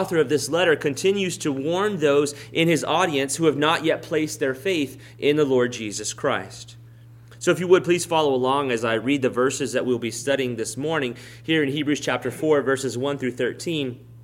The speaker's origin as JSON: {"language": "English", "region": "Texas", "country": "United States", "tie": "born or raised there", "said": "When I was growing up in South Texas during the 80s, there was still such a thing as rest."}